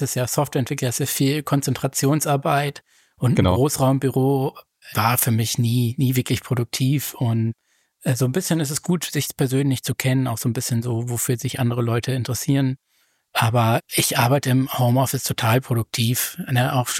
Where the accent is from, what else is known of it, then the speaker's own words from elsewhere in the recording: Braunschweig, Lower Saxony, Germany; Also ich bin 36 Jahre alt, ich komme aus Braunschweig